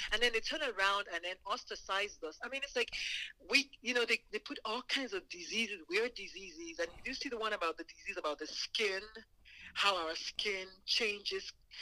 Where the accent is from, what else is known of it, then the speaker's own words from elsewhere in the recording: Nigeria; because even I'm Nigerian, even those of us in Nigeria